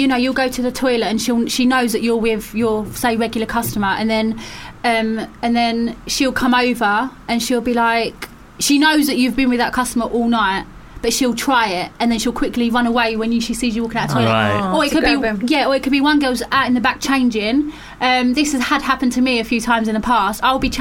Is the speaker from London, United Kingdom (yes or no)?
yes; Dagenham, London, United Kingdom; I'm originally from Dagenham.